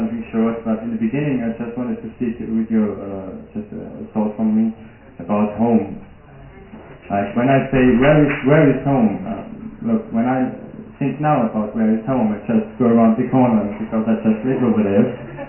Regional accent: Austria; Native English speaker, I'm from Austria

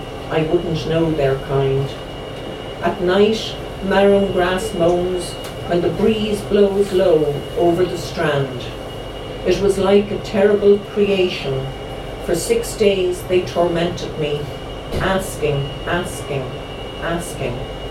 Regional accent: Ireland; I said some nonsense like, I'm Irish, we don't take our clothes off.

